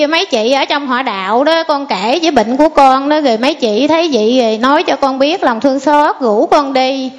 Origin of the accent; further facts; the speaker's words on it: Cà Mau, Vietnam; Dạ con ở Cà Mau.